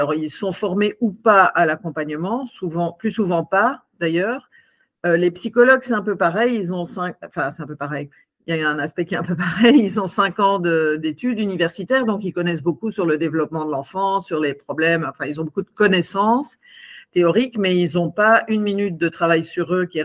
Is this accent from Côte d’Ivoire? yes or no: no; Belgium; also born or lived in United States; now in France; Je suis belge et américaine. J'ai 55 ans, 4 enfants et un petit-fils.